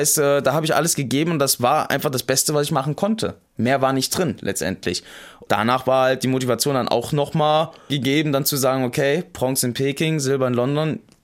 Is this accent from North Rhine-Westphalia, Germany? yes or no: no; Hesse, Germany; also born or lived in Rhineland; Ja, da bin ich groß geworden. Ich bin zwar gebürtig aus dem Rheinland, aber ich bin in Hessen groß geworden.